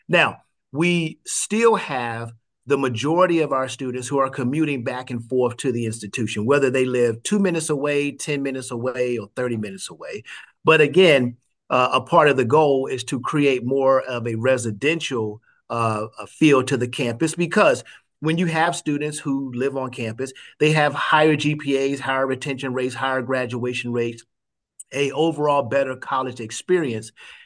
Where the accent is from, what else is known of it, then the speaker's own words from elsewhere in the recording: Washington, D.C., District of Columbia, United States; 40 states, 32 countries, and of course, my hometown, Washington, D.C.